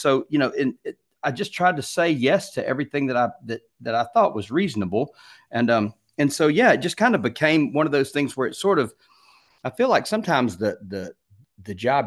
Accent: Alabama, United States; I'm from Alabama, still living in Alabama.

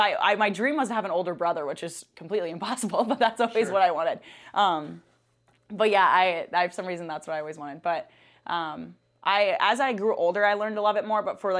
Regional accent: Rice, Minnesota, United States; I grew up in Rice, Minnesota, just my parents and I.

